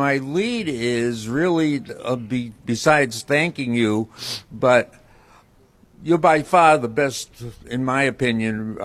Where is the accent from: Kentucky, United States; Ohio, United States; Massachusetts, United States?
Massachusetts, United States; Tewksbury; I'm from Tewksbury, Mass.